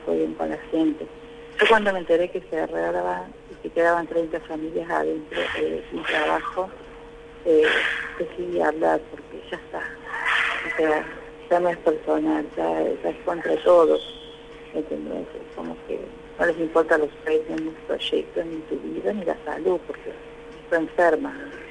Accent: Uruguay; Entonces soy de Uruguay

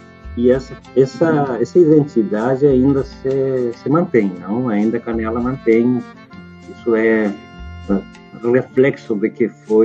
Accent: Santo Tomé, Corrientes, Argentina; also born or lived in Córdoba; Aí eu vim para a fronteira, vim para São Tomé, onde eu era natural

